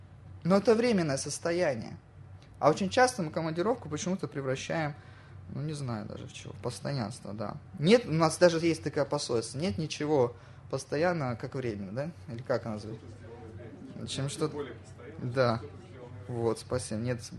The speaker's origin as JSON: {"language": "Russian", "town": "Krasnodar", "region": "Krasnodar Krai", "country": "Russia", "lives_now": "Moscow, Russia", "said": "Я живу сейчас на квартире, на съемной квартире. Я арендую эту квартиру. Я из Краснодара. В Краснодаре у меня есть родительский дом."}